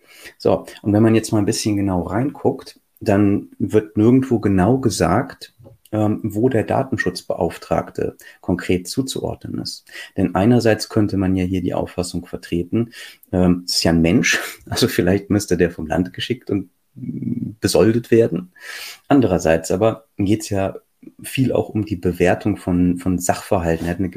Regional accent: Lower Saxony, Germany; weil ich als Niedersachse immer diese Beispiele direkt vor der Nase habe.

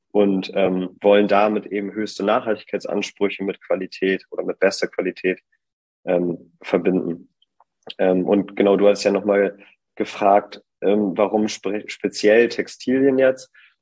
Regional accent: Bremen, Germany; now in Hamburg, Germany; Genau, ich komme ursprünglich aus Bremen, da bin ich geboren und habe da auch studiert. Mittlerweile wohne ich jetzt in Hamburg

